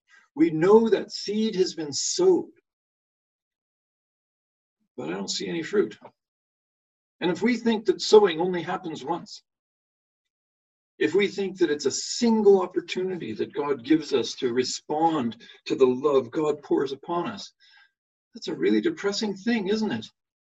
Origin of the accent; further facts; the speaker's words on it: Sherwood Park, Alberta, Canada; where I grew up in Sherwood Park in the middle of Alberta there, we had thistles that were extraordinary.